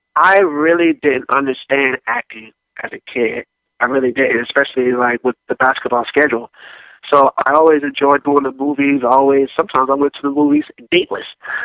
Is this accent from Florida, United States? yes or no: yes; Gainesville, Florida, United States; also born or lived in Orlando; You know, I grew up in Gainesville, Florida, you know, early on in my childhood before moving to Orlando, you know, rooting for the Pistons.